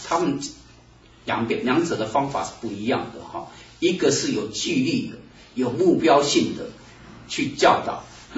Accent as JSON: {"language": "Chinese", "country": "China", "said": "跟我们中国人差不多哈。我们中国人孩子教不好，你觉得是怎么样？"}